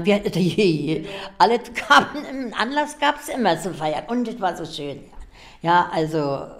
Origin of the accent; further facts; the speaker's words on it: Horst, Germany; Ich komme auch aus Horst, da war das Volksgut und eine große Ausbildungsstätte für Lehrlinge.